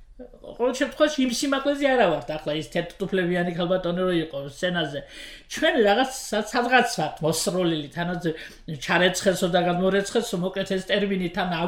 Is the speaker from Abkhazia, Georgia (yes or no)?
no; Khoni, Imereti, Georgia; also born or lived in Kutaisi; now in Tbilisi, Georgia; ხან ხონელი ვიყავი, ხან ქუთაისელი ვიყავი, ახლა თბილისელი ვარ და ბოლო-ბოლო ქართველი ვარ.